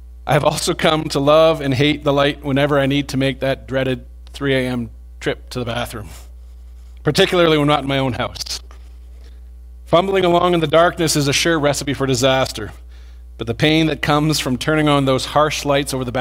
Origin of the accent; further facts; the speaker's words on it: Yukon, Canada; I grew up in the Yukon Territory, and those who grew up in the Yukon are fans of light. I was in grade 4 when I experienced my first Yukon winter.